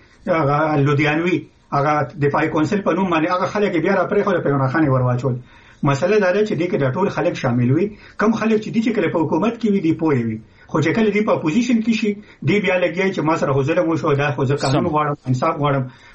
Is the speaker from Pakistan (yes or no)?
yes; Khyber Pakhtunkhwa, Pakistan; مونږ د پښتونخوا یو